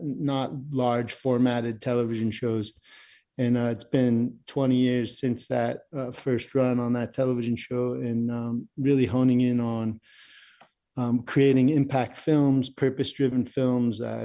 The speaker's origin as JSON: {"language": "English", "town": "Los Angeles", "region": "California", "country": "United States", "said": "like I'm from Los Angeles, California, and just suffered tremendously through the fires."}